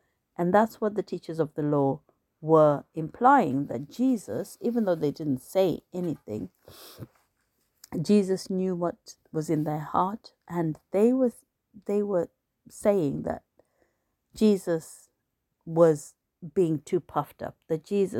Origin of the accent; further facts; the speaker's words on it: Zimbabwe; I was brought up in Zimbabwe, and when I've gone back there, it's been like stepping back in time.